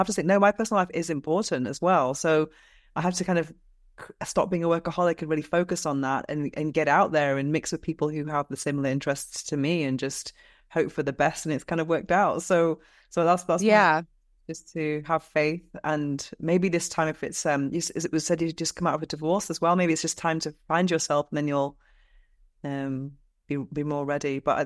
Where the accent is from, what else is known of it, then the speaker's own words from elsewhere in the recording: United Kingdom; now in Spain; I live in Spain. I'm British, but I live in Spain.